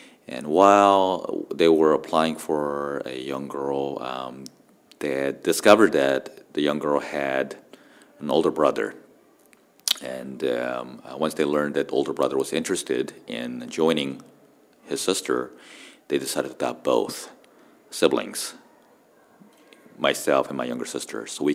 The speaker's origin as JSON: {"language": "English", "country": "South Korea", "lives_now": "United States", "said": "You have two poles essentially: your ethnic pole, being Korean, and also being American. And I went through that whole process while living here."}